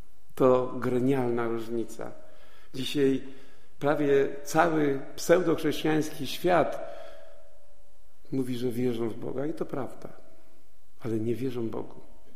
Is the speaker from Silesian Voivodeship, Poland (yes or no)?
yes; Silesian Voivodeship, Poland; właściwie z powodu tego, że byłem Ślązakiem, bez przerwy pracowałem.